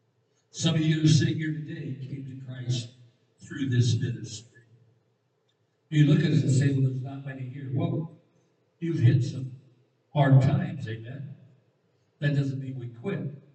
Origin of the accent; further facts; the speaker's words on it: Swartz Creek, Michigan, United States; I am from Schwartz Creek, Michigan. I live in Schwartz Creek, Michigan.